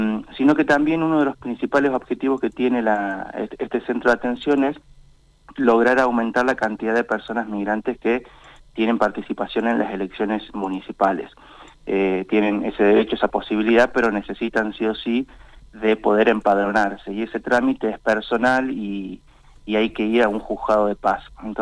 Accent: Córdoba, Argentina; born there; en el caso mío soy docente, podía conseguir horas mucho más rápido que en otras provincias, por ejemplo en Córdoba, donde yo nací.

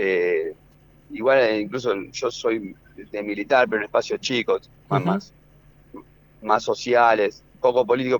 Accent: Argentina; Para nosotros sería un orgullo como argentino, porque amamos a nuestra patria

